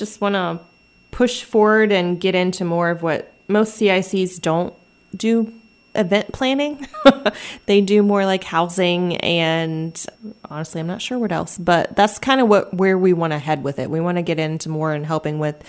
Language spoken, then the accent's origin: English; West Virginia, United States; And I'm not from Holmes County. I'm from Wood County in West Virginia.